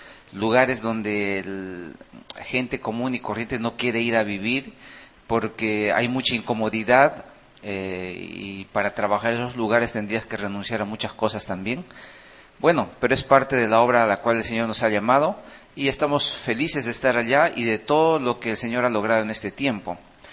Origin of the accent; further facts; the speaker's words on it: Peru; Yo no pensé que lo último de la tierra lo encontraría en mi país, Perú.